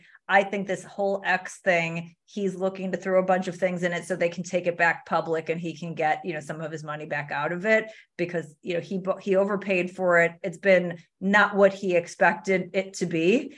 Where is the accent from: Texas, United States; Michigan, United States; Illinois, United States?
Illinois, United States; Chicago; It's like, I'm from Chicago. We still call it the Sears Tower, right?